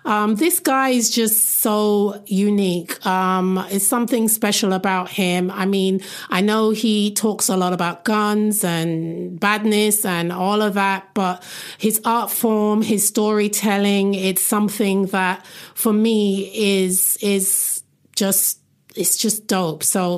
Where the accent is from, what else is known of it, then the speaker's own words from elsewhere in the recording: London, United Kingdom; I'm a Londoner. I've only been to Birmingham like twice for carnival.